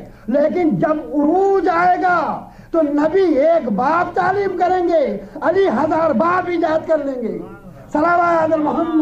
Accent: Lucknow, Uttar Pradesh, India; میں انڈیا کا رہنے والا ہوں, لکھنؤ پرانا شہر ہے

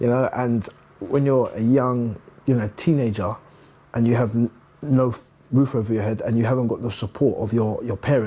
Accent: London, United Kingdom; I'm 31 years old and I'm from West London. I was originally brought up on the White City Estate in West London. I went to Wormhope Primary School. I have four brothers, two sisters.

